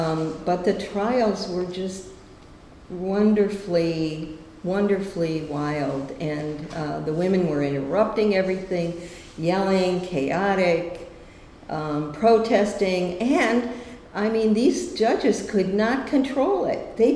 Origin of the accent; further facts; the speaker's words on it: United States; And then I, as an American person, wasn't used to seeing